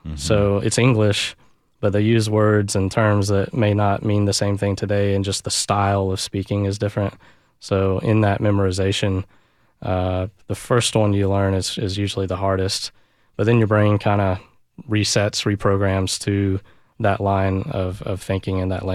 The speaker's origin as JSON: {"language": "English", "town": "Nashville", "region": "Tennessee", "country": "United States", "said": "Luckily, I'm from Nashville, so it wasn't as big a deal. I'd come home anyways"}